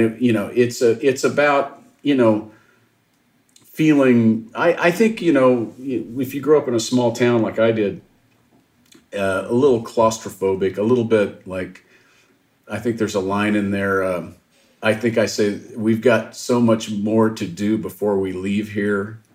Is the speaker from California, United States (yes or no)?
no; Missouri, United States; I remember growing up sort of hearing it, you know, sometimes, because I'm from Missouri.